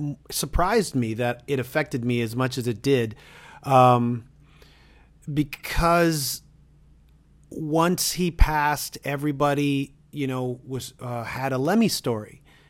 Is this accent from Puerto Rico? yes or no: no; Toronto, Ontario, Canada; Cause you know … are from Toronto. I'm from Toronto.